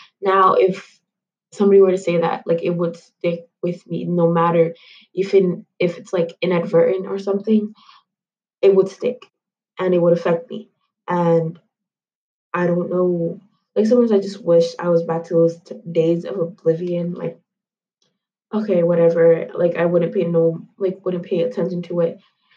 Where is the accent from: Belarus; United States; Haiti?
Haiti; my parents are from Haiti. I'm from Haiti.